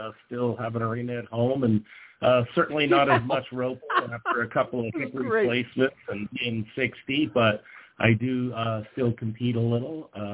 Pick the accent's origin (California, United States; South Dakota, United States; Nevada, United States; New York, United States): Nevada, United States; also born or lived in Idaho; Yeah, I grew up in Nevada and had worked on ranches and roped for recreation and also, you know, to make money as well.